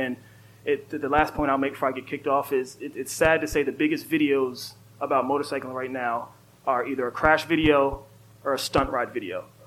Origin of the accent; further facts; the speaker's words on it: East Coast, United States; moved away as an adult; now in Los Angeles, United States; We moved to LA. We're from the East Coast. We came here because we decided in college we were going to come somewhere that we can live, we can ride year round.